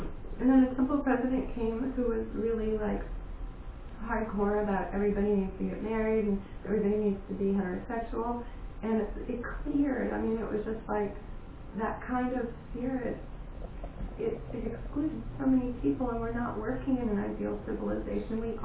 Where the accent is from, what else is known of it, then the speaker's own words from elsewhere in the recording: New Orleans, Louisiana, United States; I grew up in New Orleans, and there were so many people who came to the temple